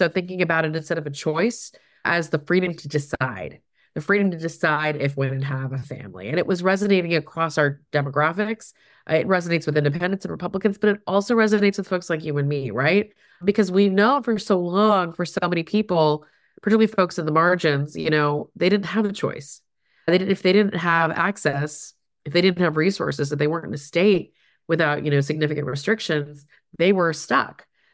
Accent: Houston, Texas, United States; also born or lived in Berkeley; So I'm from Texas. So that's probably a big explanation. You know, my parents immigrated to this country in the late 60s. And I grew up mostly in the Houston, Texas region.

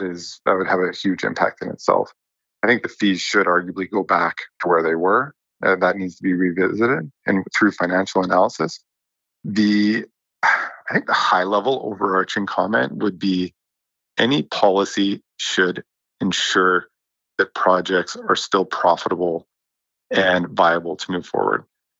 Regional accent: Winnipeg, Manitoba, Canada; I grew up in Winnipeg, hadn't traveled a lot.

